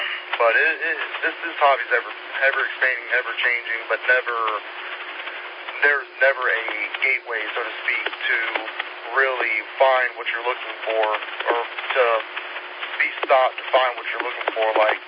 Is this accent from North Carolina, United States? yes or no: yes; North Carolina, United States; I'll be honest, I travel up to North Carolina. That's my hometown is.